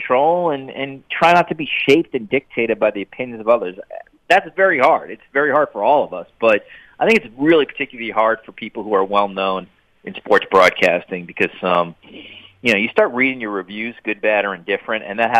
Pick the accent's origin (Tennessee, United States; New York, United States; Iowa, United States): New York, United States; I grew up in New York. Trust me when I can tell you I know smug.